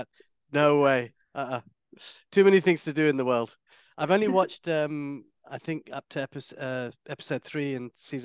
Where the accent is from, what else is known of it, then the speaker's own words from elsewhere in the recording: London, United Kingdom; it reminds me of how I grew up in London with my friends